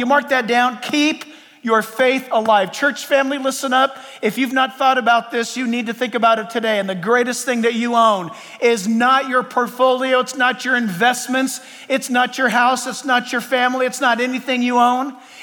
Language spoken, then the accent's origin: English; San Diego, California, United States; I know when we were growing up in San Diego, we had, I don't know why, but we had a bunch of reeds near our house.